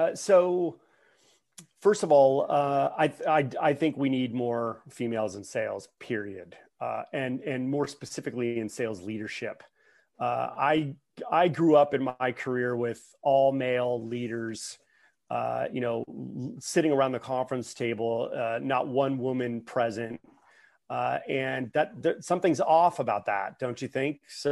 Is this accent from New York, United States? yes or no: no; California, United States; And I am from the Bay Area. And so, I knew about all the companies in Silicon Valley that were popping up.